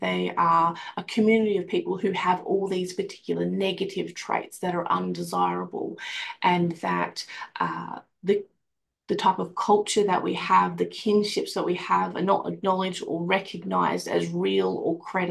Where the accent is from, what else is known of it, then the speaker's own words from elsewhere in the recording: Australia; But growing up in Australia as an identifying Aboriginal girl and woman, for me, it was very, very difficult.